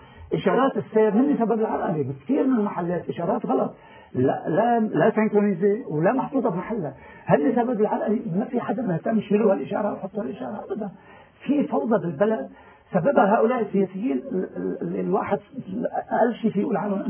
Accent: Lebanon; أنا اليوم ما بقول شيعي أنا لبناني انتقلت من شيعيتي للبنانيتي وهذا شيء بفتخر فيه

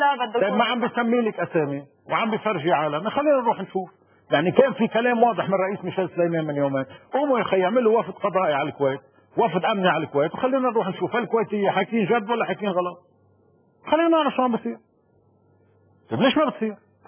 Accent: Lebanon; مطلوب من العالم يكون لبناني اكثر مني انا كلبناني شو بدي اعمل اكثر من هيك

